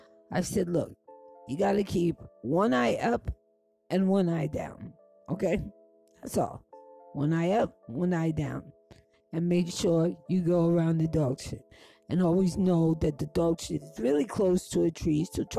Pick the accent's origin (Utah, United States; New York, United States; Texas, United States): New York, United States; I'm embarrassed to say I'm from New York.